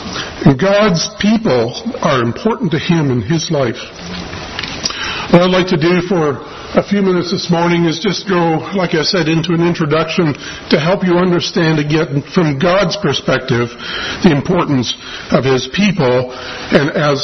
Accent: Canada; I grew up in Canada.

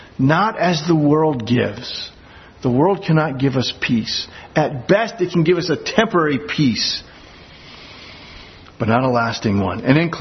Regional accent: Iowa, United States; I grew up in Iowa, just a short stone's throw away from the Field of Dreams.

